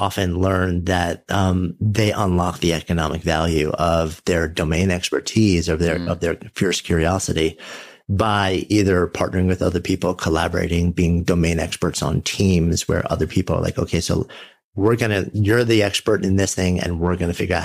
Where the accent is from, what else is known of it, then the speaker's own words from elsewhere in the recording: New York, United States; and being a New Yorker, you know, in the most intimate and upfront way with the truth of mortality